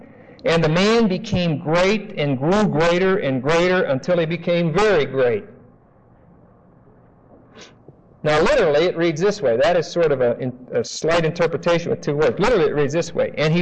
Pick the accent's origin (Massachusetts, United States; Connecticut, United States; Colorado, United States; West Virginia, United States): Colorado, United States; Denver; I'm from Denver. You've probably never heard of it. It's a place that when you fly from Los Angeles to New York, you sort of fly over it. There's a state there called Colorado.